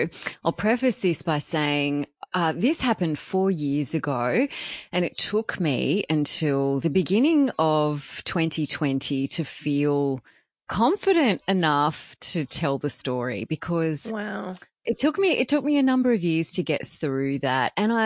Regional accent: Canberra, Australian Capital Territory, Australia; So it actually ended up being a bit of a blessing growing up in Canberra. I ended up moving away to uni, but coming back, getting my first job at Channel 10 in Canberra.

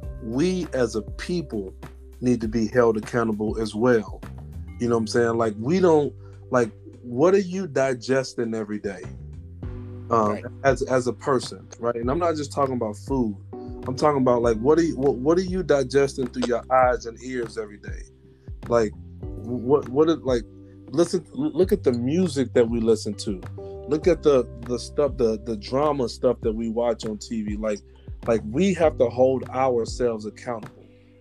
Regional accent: Chicago, Illinois, United States; let's take in my hometown, Chicago

